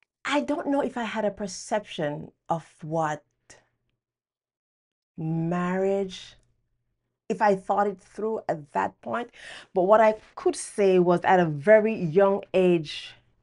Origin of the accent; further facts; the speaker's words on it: Jamaica; moved away as an adult; I grew up in Jamaica. I came here actually when I was 28 years old. And so my younger years spent there, school.